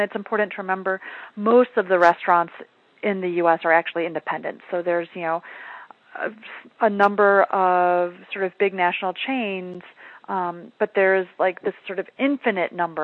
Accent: Michigan, United States; I'm actually from Michigan, and so I came up, one of my first jobs was at a Big Boy

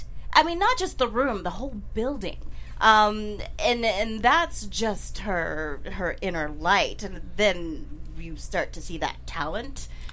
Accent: Nigeria; growing up in Nigeria and hearing those stories of Anansi, there's a special place in my heart.

